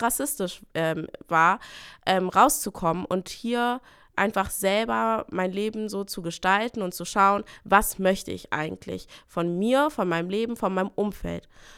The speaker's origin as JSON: {"language": "German", "region": "Brandenburg", "country": "Germany", "tie": "born or raised there", "said": "ich bin in der Berliner Vorstadt aufgewachsen und ich weiß auch, dass alle jetzt sagen, Berlin, voll cool, aber Vorstadt heißt Brandenburg"}